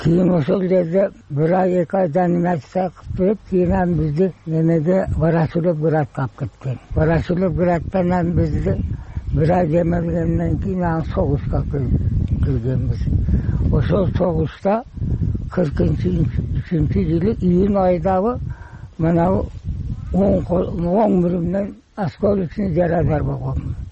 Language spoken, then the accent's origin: Kyrgyz; Osh, Osh Region, Kyrgyzstan; Мен Оштон болом.